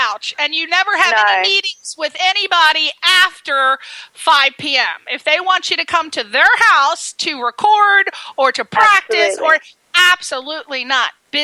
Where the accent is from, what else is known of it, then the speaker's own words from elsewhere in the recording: Connecticut, United States; I'm from Connecticut, so you know the prices for apartments may be a little bit higher.